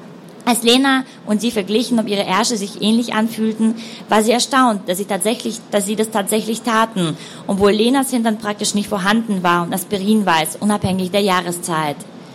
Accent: Russia; Also ich bin auch Russin, ich bin in St. Petersburg geboren und bin in einem Vorort von Russland aufgewachsen, also in einem russischen kleinen Städtchen aufgewachsen

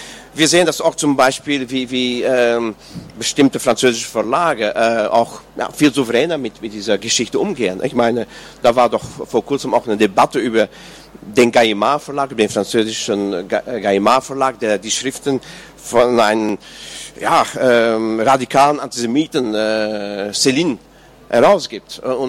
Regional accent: Belgium; wie man das bei uns in Belgien und in Frankreich nannte, die Neue Ordnung.

